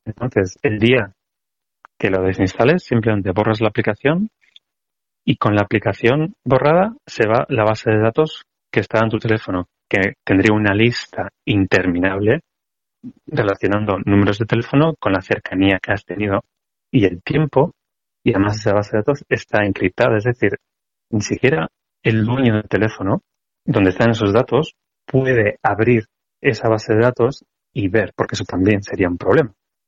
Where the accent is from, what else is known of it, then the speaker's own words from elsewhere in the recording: Spain; now in Singapore; ahora yo soy de España